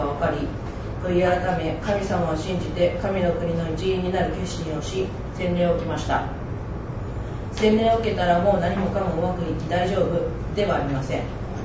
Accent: Osaka, Japan; born there; also born or lived in Saitama / Kobe; 僕は13年前の4月に大阪で生まれました。両親は牧師で、家は教会でした。

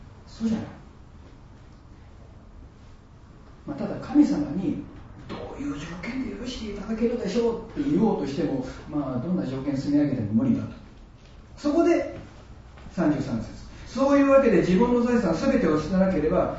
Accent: Takatsuki, Osaka, Japan; 私の出身地である高槻の戦国時代の時の城主

